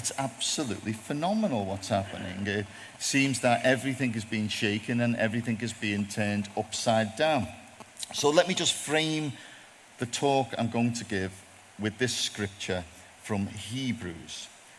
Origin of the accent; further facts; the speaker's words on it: Bootle, North West England, United Kingdom; I'm from Liverpool. You might have guessed. If you have got some translators from the north, you might want to sit near them at this point. I'm from a place called Bootle.